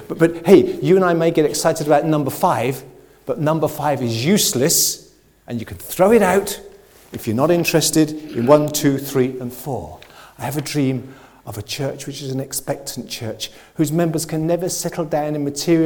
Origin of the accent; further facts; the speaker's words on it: England, United Kingdom; where I grew up in England, where, in the 60s and 70s, the local primary school was Anglican.